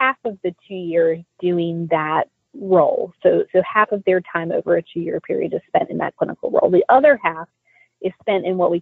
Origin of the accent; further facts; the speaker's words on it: West Virginia, United States; I'm a kid from West Virginia. I would love to, it would of course be a dream to take a program like this back home.